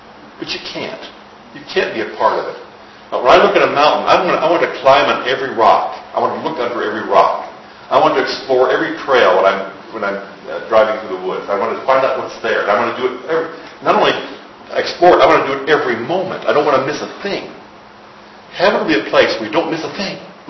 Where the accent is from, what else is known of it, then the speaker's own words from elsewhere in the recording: Midwest, United States; I can remember as a child, growing up in the Midwest, Christmas was a big thing.